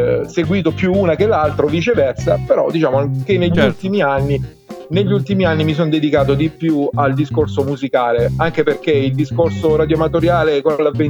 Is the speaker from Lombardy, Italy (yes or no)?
no; Brindisi, Apulia, Italy; Ti stavo dicendo che io sono di Brindisi, Sud Italia, Brindisi. Per cui una siamo città vicini, che si affaccia sul mare.